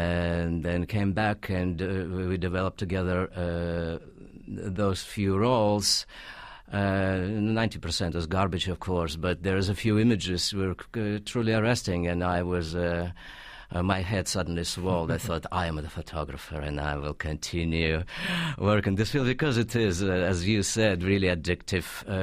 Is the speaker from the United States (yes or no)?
no; Russia; Well, I grew up in Russia.